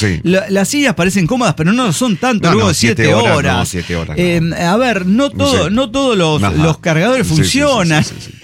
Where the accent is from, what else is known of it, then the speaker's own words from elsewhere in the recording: Mexico City, Mexico; de Ciudad de México.